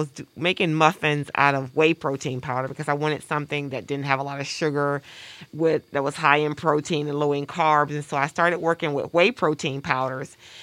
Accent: Mississippi, United States; I grew up in Mississippi, and I grew up with a mother that loved baking and cooking

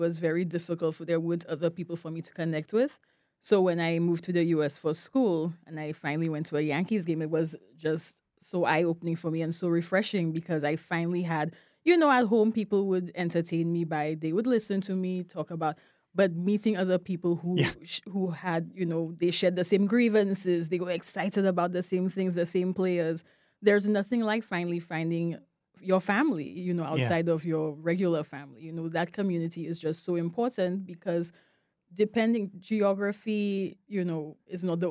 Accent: St. Lucia; growing up in St. Lucia as a child, that was rare.

